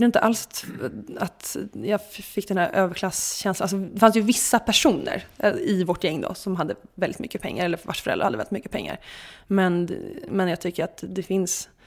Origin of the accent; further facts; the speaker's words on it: Segeltorp, Stockholm County, Sweden; idag bor på Östermalm och jag innan det bodde för sig på Kungsholmen ett tag och sen bodde jag på Lidingö innan. Men jag är uppvuxen i Segeltorp som tillhör Huddinge.